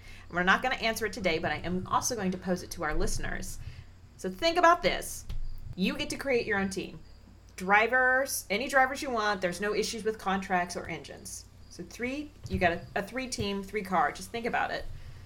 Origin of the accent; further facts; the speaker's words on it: Indiana, United States; Well, A, we're from Indiana.